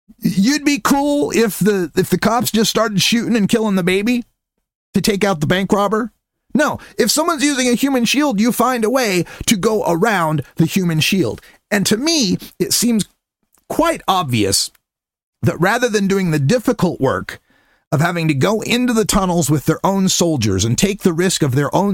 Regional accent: Nampa, Idaho, United States; Now, I grew up in Nampa, Idaho, part of Canyon County, Idaho, and one of the landmarks of Canyon County in my hometown of Nampa is Amalgamated Sugar

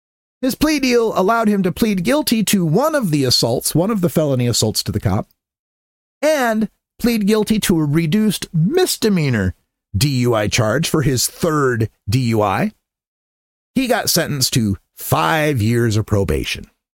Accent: Nampa, Idaho, United States; Meanwhile, over in Nampa, my hometown in Nampa

